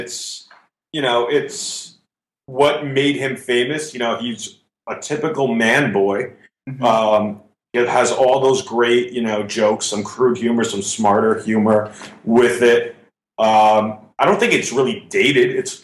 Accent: New York, United States; And as a New Yorker, it's always nice to see your city highlighted.

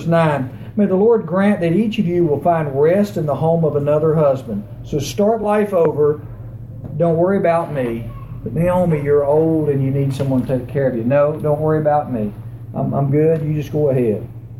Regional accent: Giles, United States; Country people. I grew up in Giles.

